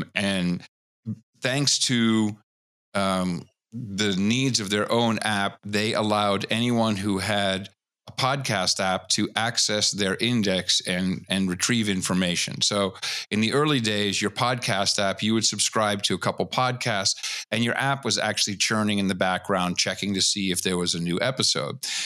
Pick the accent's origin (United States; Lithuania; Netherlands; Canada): Netherlands; Amsterdam, North Holland; especially growing up in Amsterdam